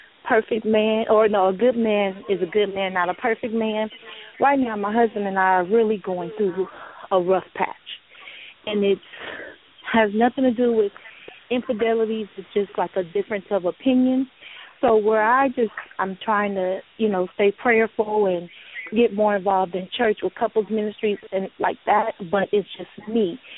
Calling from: Atlanta, Georgia, United States; I'm calling from Atlanta, Georgia.

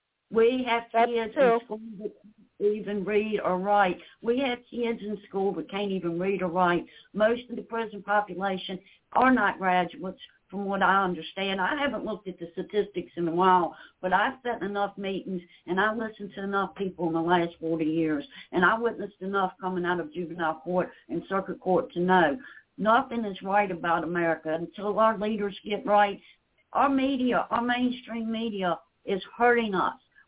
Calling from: Virginia, United States; I'm in Virginia.

